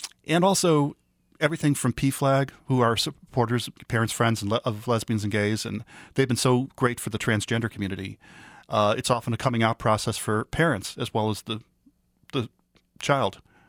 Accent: Chicago, Illinois, United States; I grew up on the Southwest Side, and at that point, it was a very middle-class, probably lower middle-class neighborhood, very ethnic, Polish, Lithuanian, Italian were the primary nationalities in my neighborhood

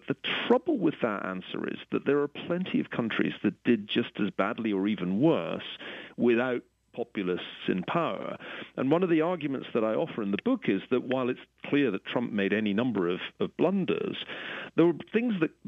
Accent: United Kingdom; And I have to admit, being a Brit, I didn't actually know what SOL stood for

